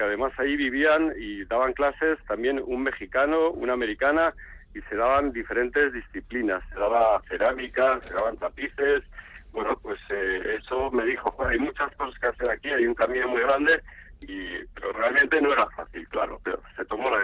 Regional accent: Bilbao, Basque Country, Spain; salió en los periódicos como bilbaíno pinta Hawái en el centro de Bilbao

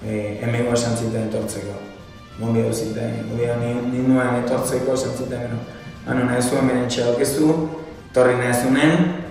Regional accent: Argentina; argentinarra naiz, Bahía Blanca bizi naiz, Argentinako hiri baten

